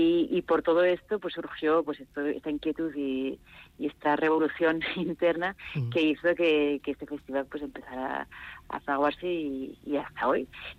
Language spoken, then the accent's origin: Spanish; Pamplona, Navarre, Spain; de poder sembrar en mi ciudad de origen, en mi ciudad natal, en Pamplona